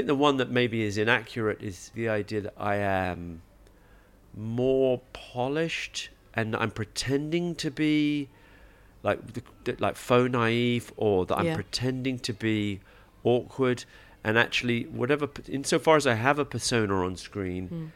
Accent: England, United Kingdom; I grew up in England, so I support England.

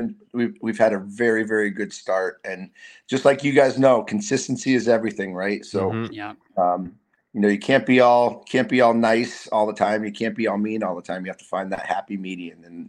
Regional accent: Massachusetts, United States; we're starting Massachusetts, my home state.

